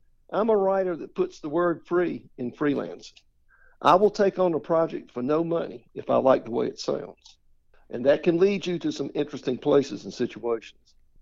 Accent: Georgia, United States; Well, I grew up in Georgia, right on the South Carolina line, so I've sort of been in both states most of my life.

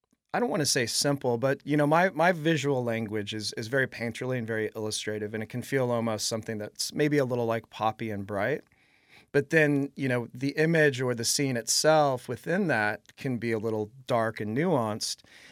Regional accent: the Ozarks, United States; I grew up in the Ozarks, and some say the buckle of the Bible Belt

